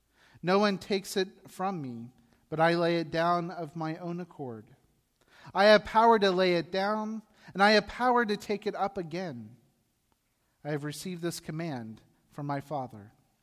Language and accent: English; Ohio, United States; And although I grew up in Ohio, believe it or not, I did not grow up on a farm.